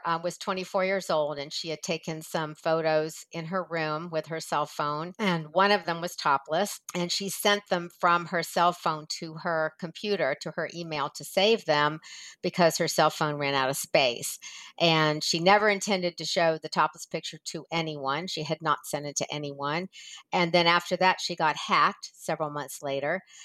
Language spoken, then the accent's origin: English; Atlanta, Georgia, United States; Well, I was raised in Atlanta, Georgia, and I was adopted at birth, and I tracked down my birth family